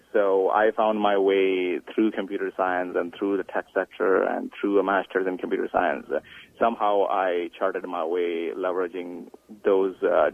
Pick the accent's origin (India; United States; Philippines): India; now in Canada; I grew up in India